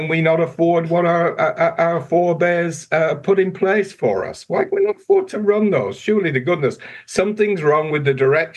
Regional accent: England, United Kingdom; now in New Zealand; I'm obviously an Englishman, right? I've been here for 40 years, nearly 50 now.

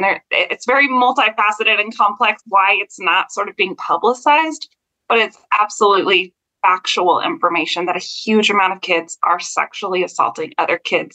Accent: United States; now in Kansas City, United States; So I'm sure as your audience can hear, I'm from the United States. I specifically live in Kansas City. So I'm right in the middle of the United States.

